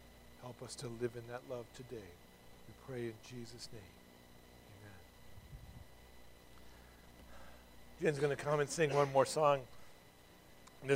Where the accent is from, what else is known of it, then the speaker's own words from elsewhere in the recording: Ireland; Being Irish, I love Irish and Celtic things.